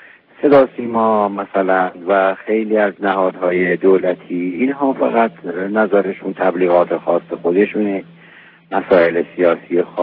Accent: Iran; من که از ایران هستیم

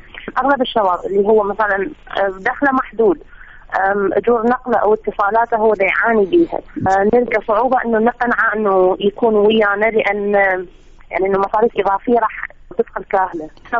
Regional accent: Iraq; إحنا كعراقيين تربيتنا أن إحنا من إحنا صغار أنه أبانا يقولون ساعد جيرانك ساعد أقاربك

